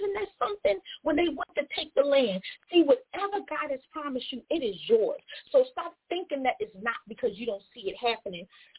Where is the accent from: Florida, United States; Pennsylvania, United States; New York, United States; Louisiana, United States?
Pennsylvania, United States; Philadelphia; Look, I'm from Philly, so I want to hold your steak.